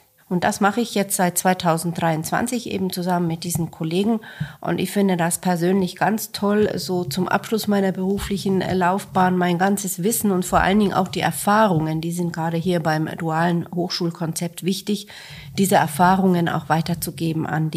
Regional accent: Finland; moved away as an adult; now in Germany; Also ursprünglich stamme ich aus Finnland, wo ich geboren bin und aufgewachsen bin, zwar mit einer deutschen Mutter. Und ich habe die deutsche Schule in Helsinki besucht

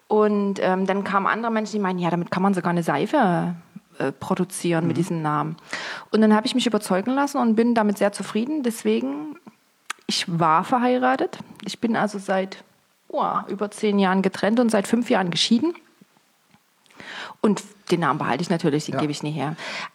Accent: Dresden, Saxony, Germany

